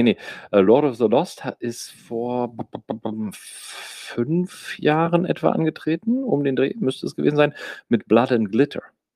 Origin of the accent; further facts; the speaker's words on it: Rhineland, Germany; Ich bin ja nun mal ähnlich, oder genau wie du, gebürtiger Rheinländer. Und somit bin ich natürlich mit einem Jeckenblut aufgewachsen.